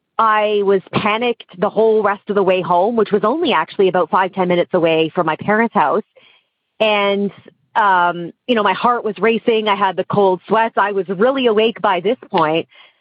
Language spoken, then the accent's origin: English; Ontario, Canada; born or raised there